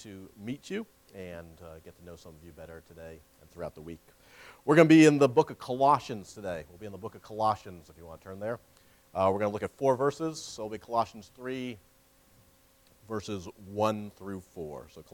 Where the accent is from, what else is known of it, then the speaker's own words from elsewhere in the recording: Massachusetts, United States; now in Virginia Beach, United States; I grew up in Massachusetts, so we are familiar with this area. And in fact, once we got married, we lived in Massachusetts for a number of years before moving down to Virginia Beach, where we are now.